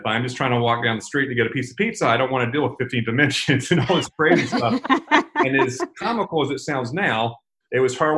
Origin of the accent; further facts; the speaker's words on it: the South, United States; I'm from the South. I hear stories about this